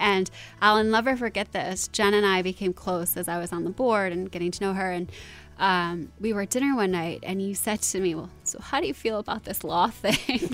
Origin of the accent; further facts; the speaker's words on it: Buffalo, New York, United States; You know, I grew up in Buffalo. I came to New York City with big dreams